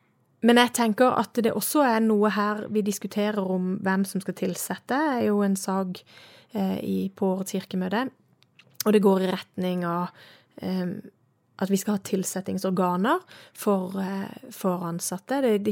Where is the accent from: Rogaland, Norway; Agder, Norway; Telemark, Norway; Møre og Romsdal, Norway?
Agder, Norway; Søgne; og jeg kommer jo fra Sørlandet, du sa det selv, jeg er fra Søgne, og har vokst opp med en sånn bedehus, bedehus og kirke hånd i hånd